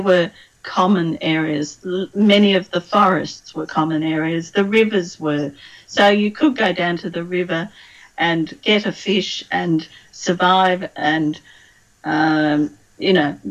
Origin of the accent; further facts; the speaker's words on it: Australia; as an Australian